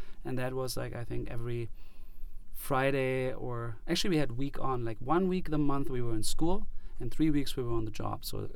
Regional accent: Germany; English is a second language; I'm from Germany

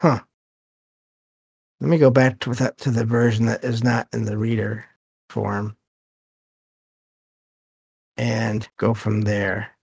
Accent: Michigan, United States; but I mean, again, that's probably because I'm from Michigan.

